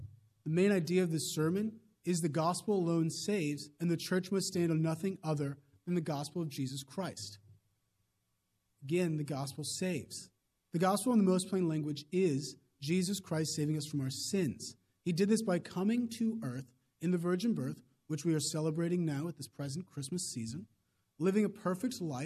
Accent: Indianapolis, Indiana, United States; I come to you from Indianapolis originally

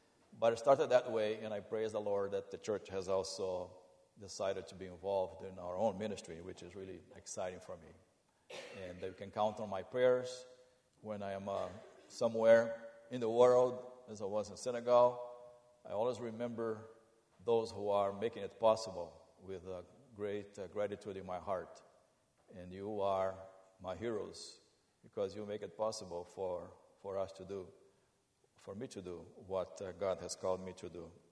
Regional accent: Rio de Janeiro, Brazil; English is a second language; I think you have noticed that I have an accent. Have you noticed that? That's because I was born and raised in Rio de Janeiro, Brazil, a few years ago.

